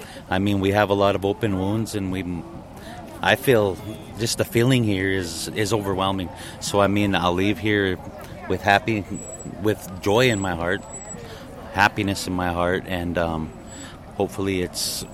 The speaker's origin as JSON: {"language": "English", "town": "Denver", "region": "Colorado", "country": "United States", "lives_now": "New Town, United States", "said": "Right now I'm living in Newtown, North Dakota, but I'm a locomotive engineer from Denver, Colorado."}